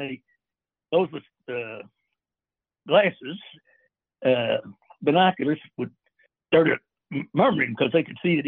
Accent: Monterey, California, United States; born there; I was born in Monterey, California, Pacific Grove, specifically Fort Ord.

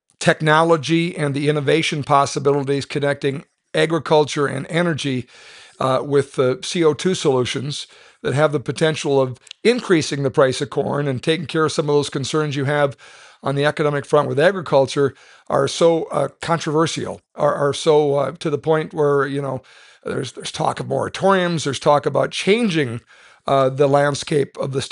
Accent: Minnesota, United States; now in North Dakota, United States; have always been a neighbor growing up in Minnesota and spending the better part of the last couple of decades here in North Dakota.

